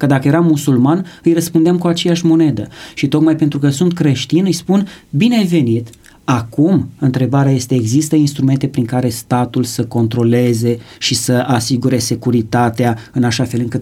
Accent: Romania; Noi suntem români, noi suntem cei care fraternizăm cu cei care sunt în suferință

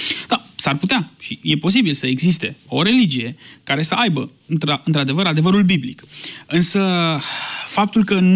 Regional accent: Romania; Suntem noi creștinii din România, poate, nu știu, într-un fel extremiști sau noi nu suntem, ci doar musulmanii sunt?

